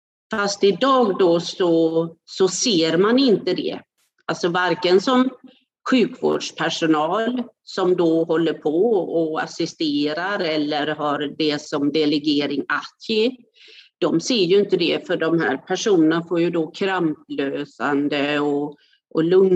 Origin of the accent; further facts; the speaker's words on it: Gothenburg, Västra Götaland County, Sweden; och jag kommer från Göteborg.